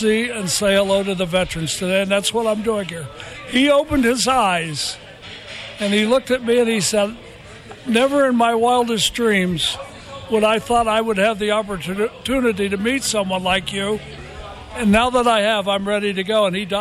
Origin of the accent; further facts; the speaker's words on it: Nitro, West Virginia, United States; born there; I was born in West Virginia, Nitro, and in fact, I was born down there